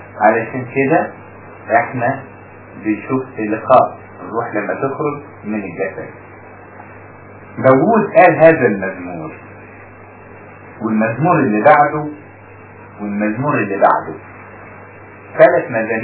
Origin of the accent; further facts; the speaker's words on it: Upper Egypt, Egypt; وحتى عندنا في الصعيد بيسموه ببساطة النوم، يسموه الموت الصغير.